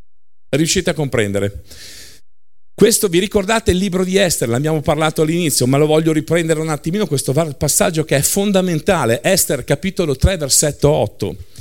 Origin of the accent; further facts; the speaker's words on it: Lombardy, Italy; Un attrito tra, ma scusa, io che sono lombardo vado giù e c'è tutta un'altra cosa.